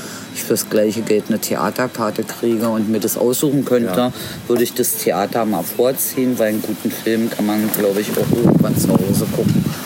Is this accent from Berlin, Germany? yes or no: yes; Berlin, Germany; 1970, im schönen Oskar-Zieten-Krankenhaus in Lichtenberg. Bin in Berlin zur Schule gegangen, aufgewachsen